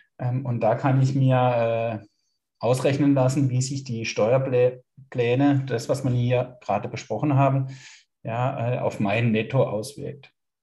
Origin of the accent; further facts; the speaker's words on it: United States; now in Germany; wenn ich jetzt in Deutschland wohne als Amerikaner